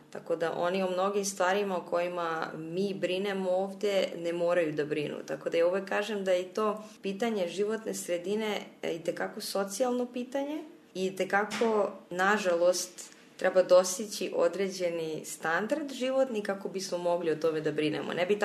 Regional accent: Kovačica, Vojvodina, Serbia; pošto dolazim iz Kovačice pokrivam slovački jezik

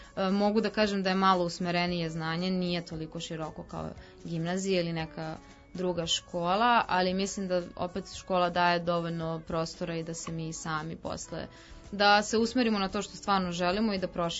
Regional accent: Stara Pazova, Vojvodina, Serbia; Ja sam odrasla u Staroj Pazovi gde, da kažem, i nije to toliko, da kažem, specifično

